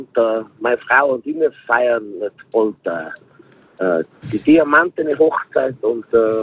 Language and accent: German; Tyrol, Austria; Und ich bin eigentlich ein Tiroler, also liebe Grüße im Salzburger Landl.